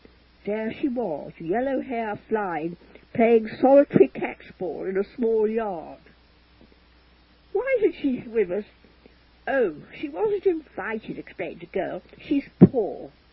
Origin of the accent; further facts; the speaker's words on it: Reigate, South East England, United Kingdom; also born or lived in London; I was born in London, and then we moved to a country town, Reigate, in right near London. I was 5 years old.